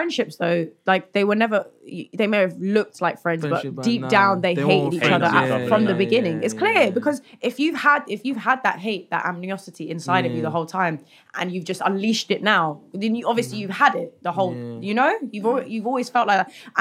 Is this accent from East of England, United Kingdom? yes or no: yes; East of England, United Kingdom; I didn't grow up in London. I grew up in Essex